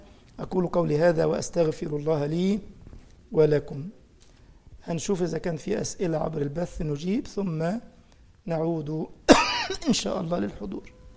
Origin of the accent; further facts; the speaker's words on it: Egypt; الحيطان ليها ودان، عندنا في مصر يعني الحيطان ليها إيش